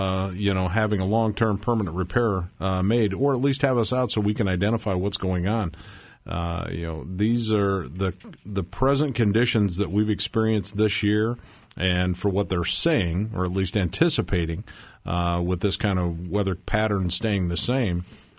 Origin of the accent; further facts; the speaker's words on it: Iowa, United States; I grew up in North Central Iowa, so that's where I went.